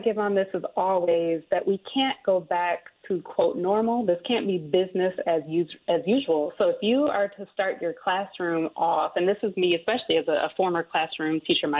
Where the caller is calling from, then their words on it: Detroit, Michigan, United States; So I'm calling in from Detroit right now.